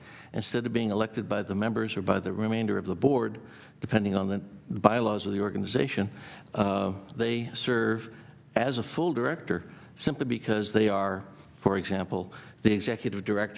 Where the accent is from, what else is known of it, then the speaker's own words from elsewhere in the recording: San Diego, California, United States; I'm from San Diego, a lawyer down there.